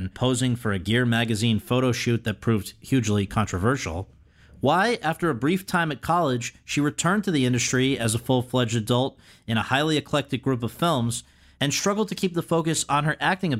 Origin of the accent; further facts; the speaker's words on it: Connecticut, United States; Where in Connecticut? I'm from Connecticut.